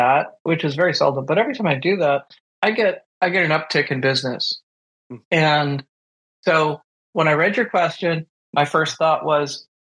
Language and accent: English; Wisconsin, United States; I'm in the Dallas Metroplex, and it's massive. It's just where I grew up in Wisconsin